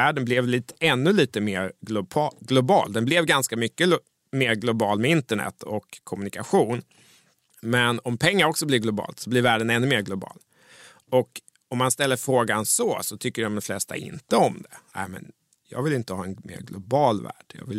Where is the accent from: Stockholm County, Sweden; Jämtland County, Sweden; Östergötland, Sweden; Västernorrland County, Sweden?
Östergötland, Sweden; Mjölby; När jag växte upp i Mjölby på treårsgräns så var världen väldigt lokal.